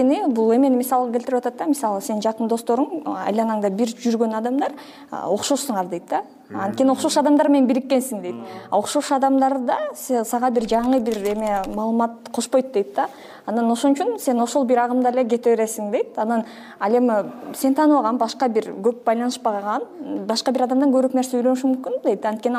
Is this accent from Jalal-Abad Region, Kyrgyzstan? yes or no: no; Osh, Osh Region, Kyrgyzstan; Мен негизи Оштонмун.